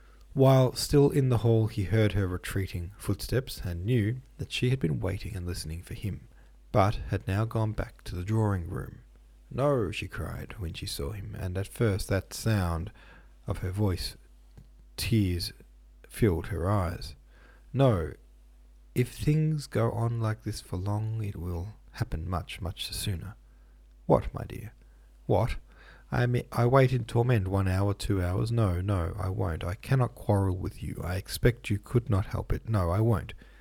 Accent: Lilydale, Victoria, Australia; I'll let you know my hometown. My hometown is called Lilydale. Lilydale. Lilydale. In Victoria.

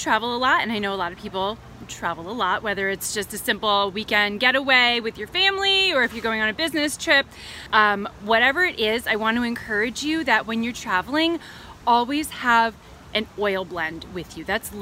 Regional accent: Philadelphia, Pennsylvania, United States; we're in California now. I'm from Philadelphia.

